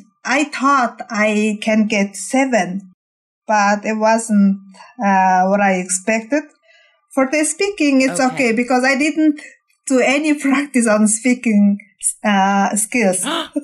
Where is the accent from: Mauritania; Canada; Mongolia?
Mongolia; English is a second language; I'm from Mongolia, and I'm happy to be here recording on the IELTS Energy podcast.